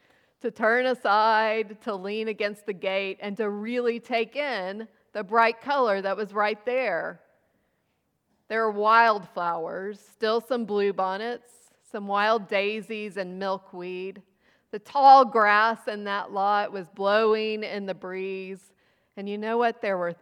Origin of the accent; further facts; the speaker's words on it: Texas, United States; I think tumbleweed, but I'm from West Texas.